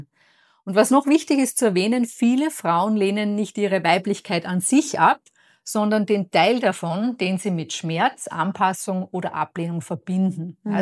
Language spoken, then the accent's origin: German; Lower Austria, Austria; ich komme zwar ursprünglich aus Niederösterreich